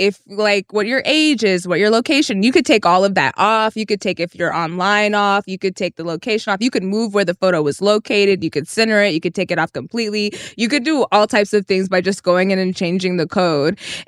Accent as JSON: {"language": "English", "region": "Texas", "country": "United States", "said": "And I'm from Texas."}